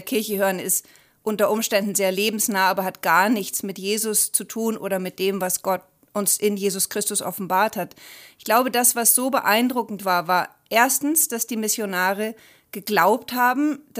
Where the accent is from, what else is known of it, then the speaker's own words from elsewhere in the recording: Rhineland, Germany; Also ich komme aus dem Rheinland, habe aber in Heidelberg, Dresden und München Jura studiert.